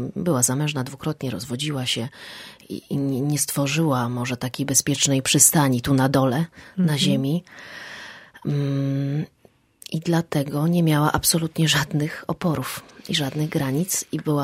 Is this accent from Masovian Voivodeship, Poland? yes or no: yes; Przasnysz, Masovian Voivodeship, Poland; Pochodzę z Przasnysza, to jest bliżej Mazur, więc bardziej dziewczyna taka leśno-grzybowa, rybna.